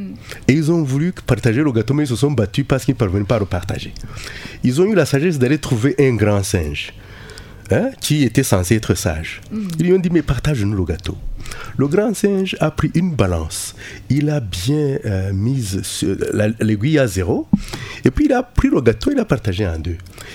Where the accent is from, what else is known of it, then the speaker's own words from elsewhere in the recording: Rwanda; je vous rappelle que je viens du Rwanda, un pays qui a connu un génocide.